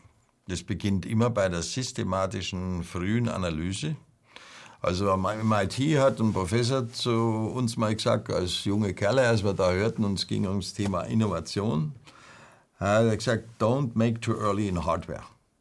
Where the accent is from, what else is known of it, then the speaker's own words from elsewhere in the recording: Munich, Bavaria, Germany; dass der mich als Münchner da in Berlin vertritt.